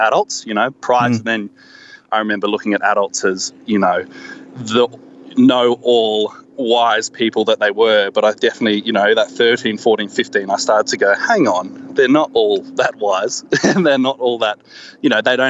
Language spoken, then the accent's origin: English; Alice Springs, Northern Territory, Australia; I was born in Alice Springs. I, you know, spent all of high school there